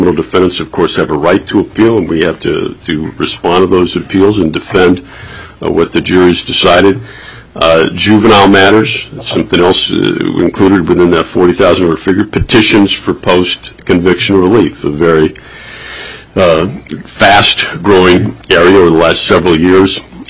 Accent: Fairbanks, Alaska, United States; Okay, Mr. Chairman, I'm from Fairbanks.

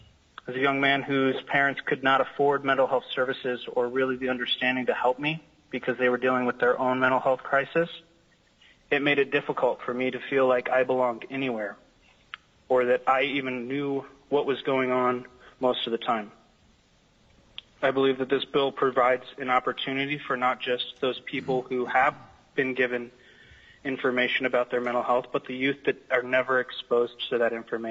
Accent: Palmer, Alaska, United States; I was born and raised in Palmer, Alaska.

